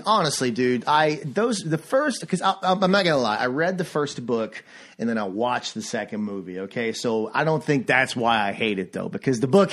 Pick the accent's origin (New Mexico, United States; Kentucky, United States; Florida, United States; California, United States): Kentucky, United States; I grew up a holler in Eastern Kentucky, where who the hell knows what D&D is?